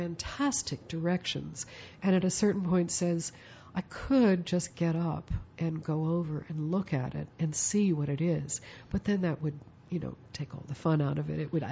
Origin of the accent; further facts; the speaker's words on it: Philadelphia, Pennsylvania, United States; also born or lived in New York; New York, you know, I grew up in Philadelphia. I lived in New York for about 10 or 12 years.